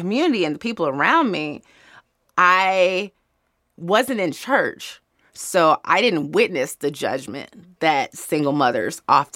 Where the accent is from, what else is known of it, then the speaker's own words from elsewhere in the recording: Chicago, Illinois, United States; I grew up in a mixed race, mixed class neighborhood called Hyde Park